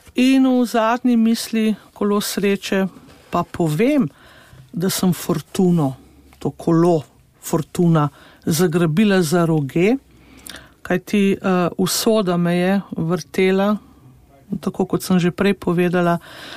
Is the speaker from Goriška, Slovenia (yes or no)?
no; Babno Polje, Littoral–Inner Carniola, Slovenia; prihajam iz Babnega Polja, ni na koncu sveta, je na začetku, je bilo pa življenje težko.